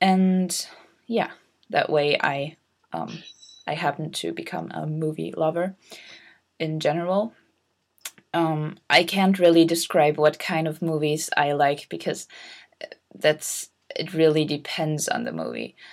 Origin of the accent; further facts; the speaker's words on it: Schleswig-Holstein, Germany; English is a second language; I'm 18 years old and I still go to high school. And I'm from Denmark/Germany. And I'm saying Denmark/Germany because I live in Northern Germany and there's a Danish minority here. And so I just happened to go to a Danish school